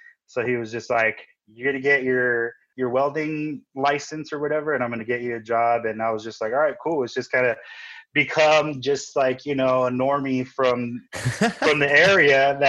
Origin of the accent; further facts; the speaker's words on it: Carson, California, United States; also born or lived in Compton; I was born in Compton, California, raised in Carson, but just basically moved around like all the hoodie ass areas around here.